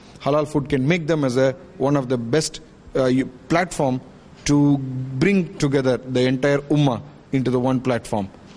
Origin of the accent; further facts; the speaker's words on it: Singapore; I'm from Singapore.